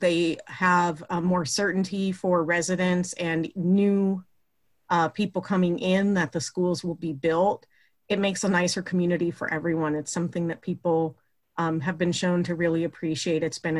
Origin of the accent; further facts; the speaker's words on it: Black Diamond, Washington, United States; now in Bellevue, United States; I live in Bellevue, and I grew up in Black Diamond, went to Black Diamond Elementary, Enumclaw Junior High, and Enumclaw High School.